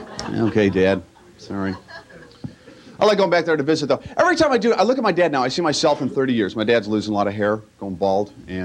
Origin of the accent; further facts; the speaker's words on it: Ireland; So I run into the beer tent, you know, because I'm Irish, and people expect that of me, apparently.